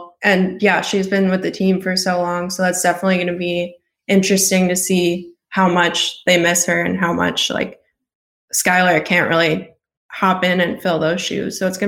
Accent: Chicago, Illinois, United States; because I'm from Chicago and I have a family friend who's actually owns the team

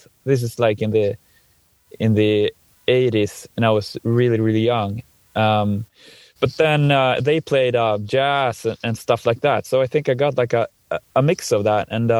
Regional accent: Dalarna County, Sweden; English is a second language; It's called Oppigård. They have the brewery really close to my hometown.

